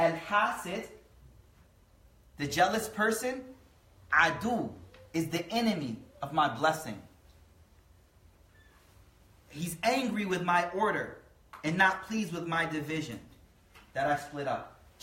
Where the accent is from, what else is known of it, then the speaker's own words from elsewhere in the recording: East Coast, United States; now in Dallas, United States; Throwing salt in Dallas. I'm from the East Coast. We throw salt in the winter all the time.